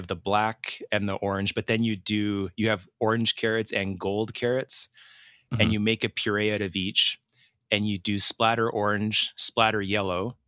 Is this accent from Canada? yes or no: yes; Edmonton, Alberta, Canada; We're two chefs from Edmonton, Alberta, Canada.